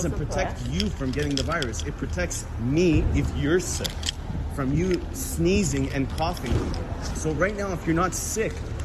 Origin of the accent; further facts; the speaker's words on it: Toronto, Ontario, Canada; I'm excited. I'm from Toronto.